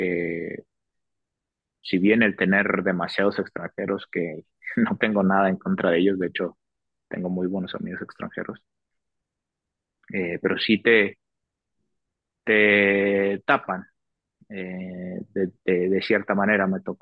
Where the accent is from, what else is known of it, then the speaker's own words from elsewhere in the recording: La Partida, Coahuila, Mexico; Yo vivía en La Partida, pues, pertenece al municipio de Torreón, es un pueblito, y estaba como a 12 kilómetros de Torreón